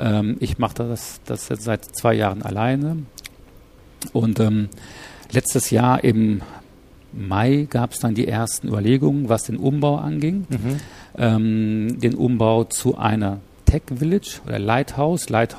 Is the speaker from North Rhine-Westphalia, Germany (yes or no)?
yes; Mülheim an der Ruhr, North Rhine-Westphalia, Germany; Ich komme aus Mülheim. Ich bin aufgewachsen in Mülheim an der Ruhr, im Ruhrgebiet, habe dort 30 Jahre lang auch gelebt.